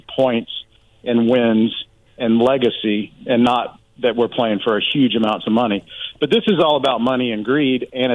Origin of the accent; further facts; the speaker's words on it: Charlotte, North Carolina, United States; So I'm excited to be the captain, and in my home state of Charlotte.